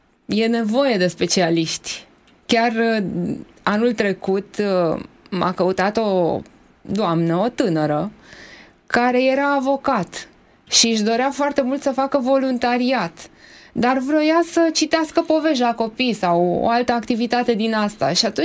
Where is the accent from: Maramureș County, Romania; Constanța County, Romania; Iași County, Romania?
Constanța County, Romania; Constanța; că și eu provin tot din Constanța